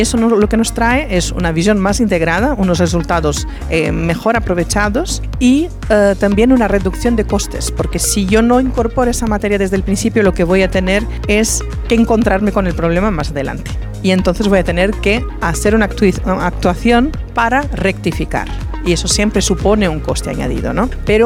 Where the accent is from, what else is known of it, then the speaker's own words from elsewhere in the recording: Brazil; Spanish is a second language; now in Spain; Ya aclaro por mi acento que soy brasileña, aunque llevo 20 años viviendo en España.